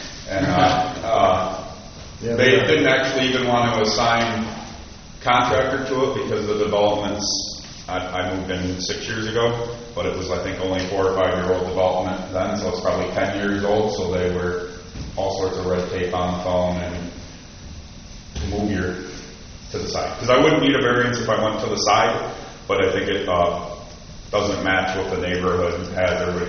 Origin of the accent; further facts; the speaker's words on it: Huntsville, Alabama, United States; we're both from South Huntsville, so prefer to stay.